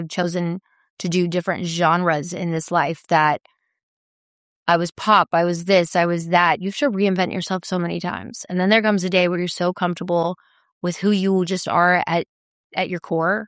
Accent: the South, United States; growing up in the South too

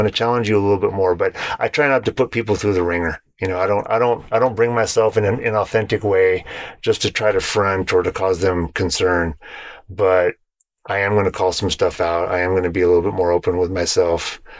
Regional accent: San Jose, California, United States; I'm not this exact same person as I was when I grew up in Berryessa and Alum Rock in San Jose.

